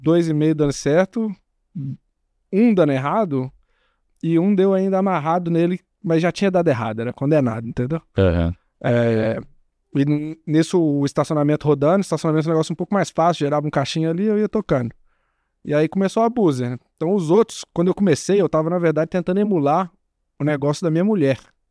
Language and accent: Portuguese; Minas Gerais, Brazil; Eu sou de Minas, né?